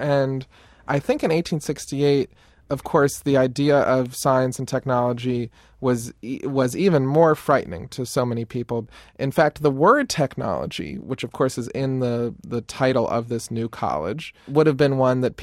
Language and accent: English; Florida, United States; now in Boston, United States; I grew up in South Florida, and there was no history.